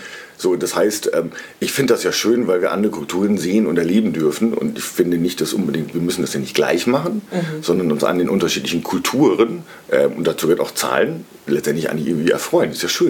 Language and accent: German; Northern Germany, Germany; ich komme ja aus dem Norden